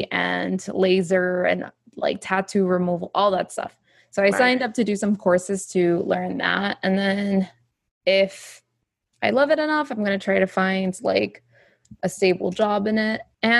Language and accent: English; Fort Lauderdale, Florida, United States; born there; But I was born in Fort Lauderdale.